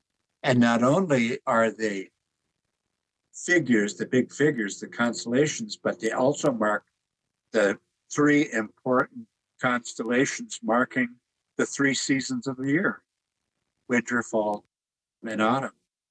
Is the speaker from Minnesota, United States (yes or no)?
yes; Ely, Minnesota, United States; Laurentian shield pictographs, of which my growing up around Ely, they were all over the place.